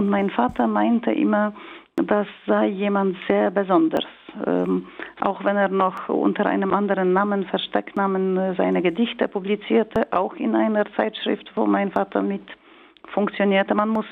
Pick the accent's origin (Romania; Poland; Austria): Poland; Kraków, Lesser Poland; Ich bin halt aus Krakau.